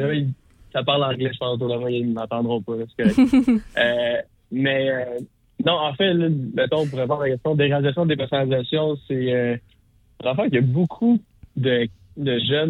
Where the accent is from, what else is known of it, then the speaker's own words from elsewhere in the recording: Saint-Bruno-de-Montarville, Quebec, Canada; Je viens de la banlieue de Montréal sur la rive sud à Saint-Bruno de Montarville.